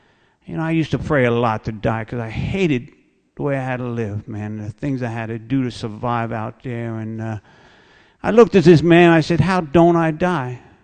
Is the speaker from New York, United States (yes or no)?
yes; Queens, New York, United States; I come from a big Irish family. I grew up in Queens, and I'm a quiet person.